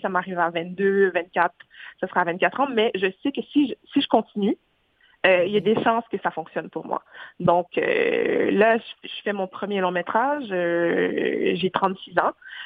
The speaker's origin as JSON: {"language": "French", "region": "Quebec", "country": "Canada", "tie": "born there", "said": "je suis née au Québec."}